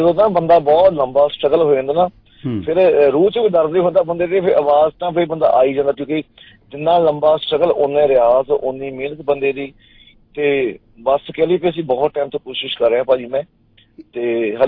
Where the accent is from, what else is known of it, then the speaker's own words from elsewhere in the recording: Rurka Chhota, Punjab, India; ਤੇ ਰੁੜਕਾ ਛੋਟਾ ਮੇਰਾ ਪਿੰਡ ਆ, ਤੇ ਉੱਥੇ ਮੈਂ ਸਟੱਡੀ ਕੀਤੀ ਆ